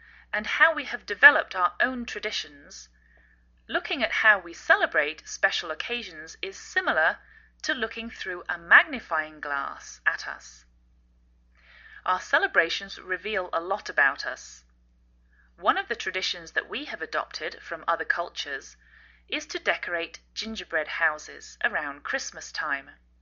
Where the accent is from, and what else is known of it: England, United Kingdom; now in United States